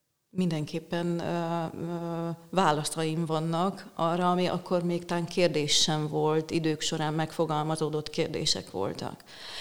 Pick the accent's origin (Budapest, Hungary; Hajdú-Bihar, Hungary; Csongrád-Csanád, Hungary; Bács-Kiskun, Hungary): Csongrád-Csanád, Hungary; Szeged; born there; now in Székesfehérvár, Hungary; én egyébként szegedi születésű vagyok